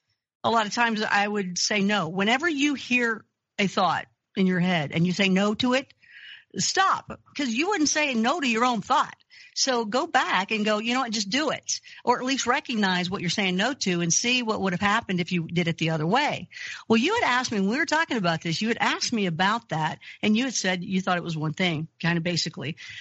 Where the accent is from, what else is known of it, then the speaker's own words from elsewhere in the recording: Kentucky, United States; which, by the way, I grew up Christian in Kentucky.